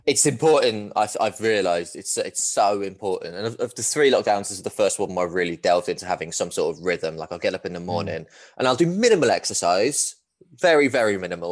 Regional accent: East of England, United Kingdom; born there; obviously, you can tell from my accent that I am a very credible Man United fan, being born near Watford.

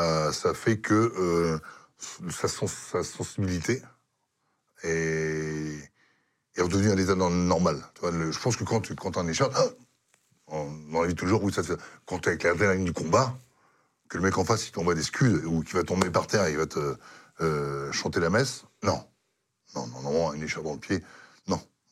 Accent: France; c'est on est français

